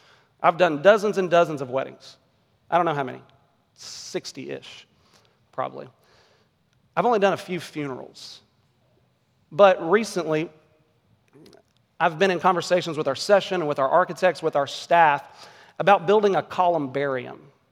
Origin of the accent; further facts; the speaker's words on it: Texas, United States; And we're also Texan. We're here in the middle of Texas, but we're in a fast-growing urban setting with lots of kids and lots of cars.